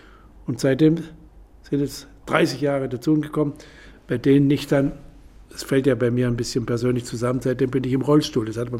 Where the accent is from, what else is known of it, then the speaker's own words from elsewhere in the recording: Hornberg, Baden-Württemberg, Germany; Ich meine, ich bin in Hornberg im Schwarzwald aufgewachsen, aus kleinbürgerlichen Verhältnissen.